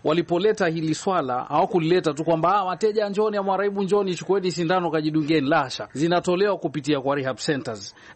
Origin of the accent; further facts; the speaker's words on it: Coast, Kenya; mimi natoka pwani ya Kenya.